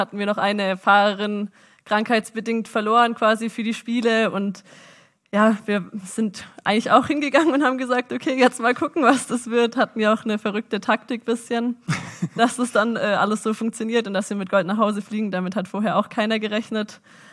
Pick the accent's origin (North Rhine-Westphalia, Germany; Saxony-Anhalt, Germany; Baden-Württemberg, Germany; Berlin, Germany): Baden-Württemberg, Germany; Ehningen; also ich komme ja aus dem Nachbarort quasi, aus Ehningen. Da wohne ich, seit ich 5 bin.